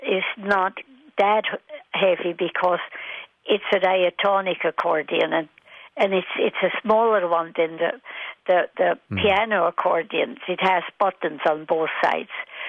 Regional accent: Leissigen, Bern, Switzerland; now in United States; I was from a little town called Leisigen, but it was close to Interlaken

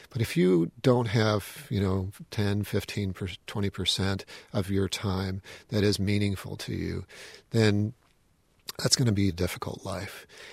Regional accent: Milwaukee, Wisconsin, United States; And then my hometown of Milwaukee was also very attractive.

